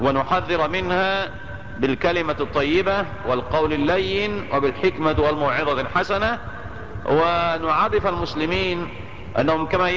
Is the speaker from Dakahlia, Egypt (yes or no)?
no; Tanta, Gharbia, Egypt; من بلدتنا، أعني بلدتنا طنطا وليست الشين